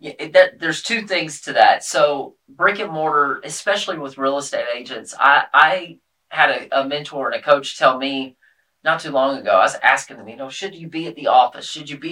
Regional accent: Clarksville, Tennessee, United States; also born or lived in Nashville; I'm from Clarksville, Tennessee.

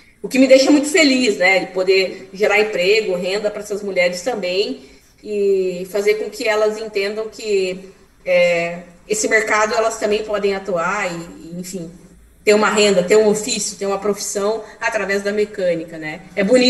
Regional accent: Mogi Mirim, São Paulo, Brazil; Por se tratar de uma cidade muito do interior, eu sou de Mogimirim, sou mogimiriana, não sei nem se todo mundo conhece, é uma cidadezinha bem pequena no interior de São Paulo.

